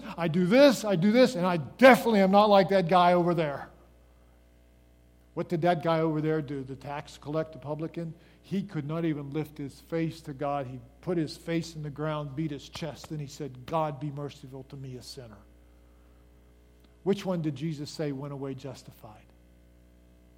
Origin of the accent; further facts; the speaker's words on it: Pennsylvania, United States; accent: Pennsylvania; That's my Pennsylvania accent kind of kicking in there.